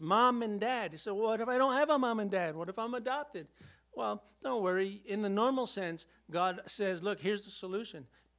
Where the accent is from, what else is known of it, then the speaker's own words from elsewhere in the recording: United States; I'm American, okay? I'm of Latin descent, yes, but I'm American.